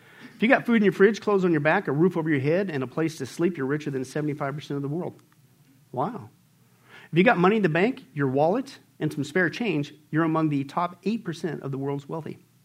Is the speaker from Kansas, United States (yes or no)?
yes; Kansas, United States; I grew up poor in Kansas. We didn't have a lot. But it wasn't that bad.